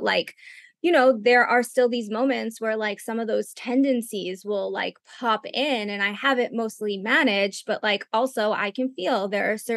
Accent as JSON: {"language": "English", "region": "New York", "country": "United States", "said": "And I come from New York, so like I can grind and I can hustle"}